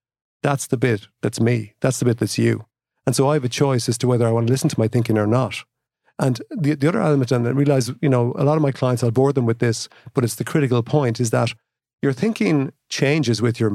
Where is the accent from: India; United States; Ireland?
Ireland; Kilkenny, Leinster; now in Ashford, Ireland; You know, I grew up in Kilkenny. I'm Irish. I've traveled around some of the world and then I'm living in Ashford in County Wicklow.